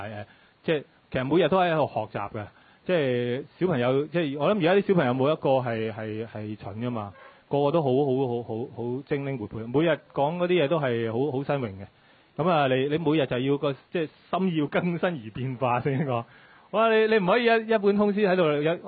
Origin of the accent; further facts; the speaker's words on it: China; 我哋中國人尤其是我老豆啦